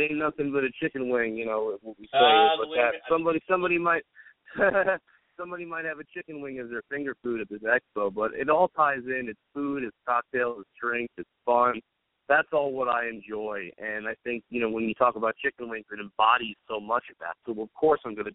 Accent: Long Island, New York, United States; And, you know, my hometown is Long Island.

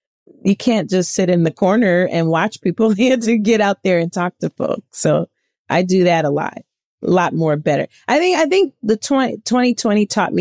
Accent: New Orleans, Louisiana, United States; You know, I'm from New Orleans. We classy.

